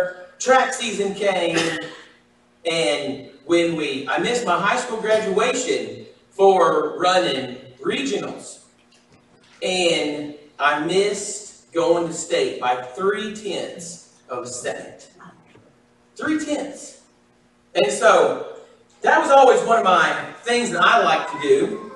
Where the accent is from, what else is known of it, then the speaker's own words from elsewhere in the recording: Illinois, United States; in which I grew up in Illinois, and so we actually had a seasons then, instead of like in Tennessee.